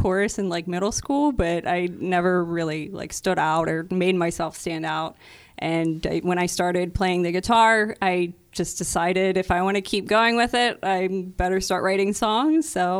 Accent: Greensburg, Pennsylvania, United States; born there; I was born in Greensburg, Pennsylvania. And, I live in Murraysville now.

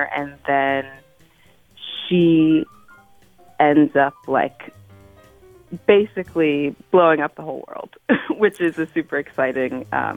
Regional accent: Cleveland, Ohio, United States; moved away as an adult; now in Pittsburgh, United States; Yeah, and I am born and raised in Cleveland, Ohio, and that's where I trained.

